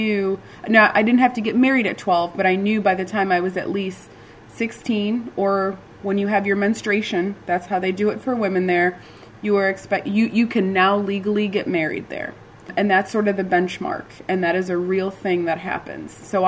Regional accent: Iraq; And a lot of that shaped my experience growing up in Iraq.

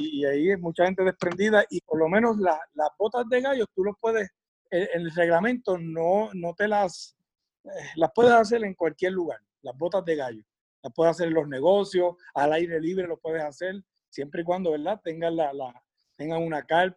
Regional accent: Orocovi, Puerto Rico; Yo soy del pueblo de Orocovi

